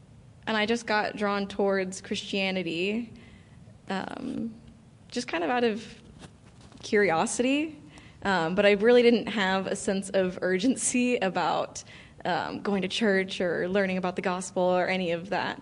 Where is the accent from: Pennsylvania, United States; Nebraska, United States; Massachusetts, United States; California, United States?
California, United States; Santa Clarita; I am a born and raised Santa Clarita resident, so I am a Californian.